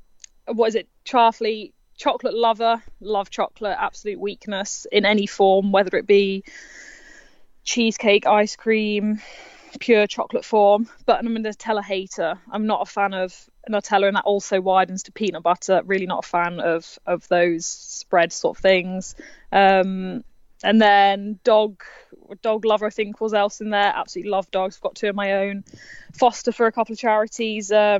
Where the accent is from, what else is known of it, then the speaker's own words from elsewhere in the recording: United Kingdom; and being British and, you know, and the incredible girls we have on the squad